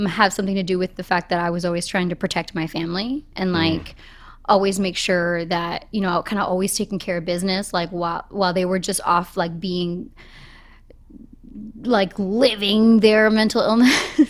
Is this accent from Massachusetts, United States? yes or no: yes; Boston, Massachusetts, United States; I'm from Boston.